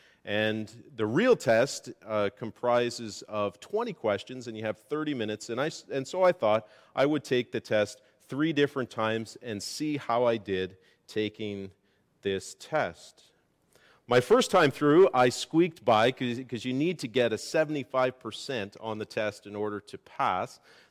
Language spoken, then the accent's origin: English; Canada; how much I take my citizenship as a Canadian for granted, because I've been born into it.